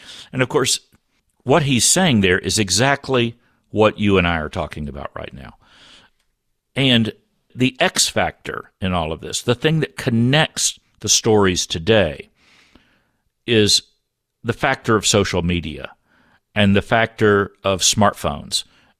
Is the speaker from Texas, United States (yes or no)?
yes; Texas, United States; growing up in Texas, you know, my whole family has green and gold blood from Baylor University, and I have 2 degrees from Baylor. I speak fluent Southern Baptist in Texas